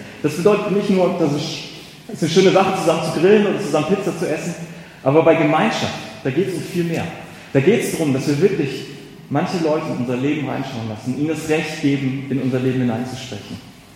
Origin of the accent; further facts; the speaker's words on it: Northern Germany, Germany; Ich sowieso nicht als Norddeutscher.